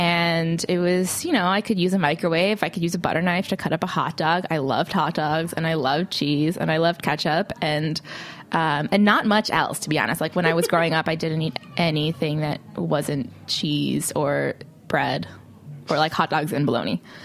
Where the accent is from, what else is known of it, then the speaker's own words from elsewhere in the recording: Chicago, Illinois, United States; moved away as an adult; now in New York, United States; So I grew up outside of Chicago. I moved to New York to study classical percussion at Juilliard.